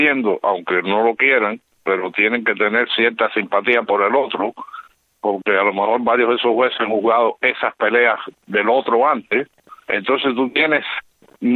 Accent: Cuba; Y yo como cubano

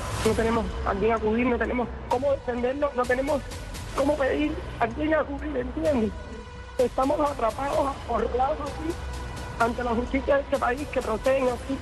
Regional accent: San José de las Lajas, Mayabeque, Cuba; de San José de las Lajas.

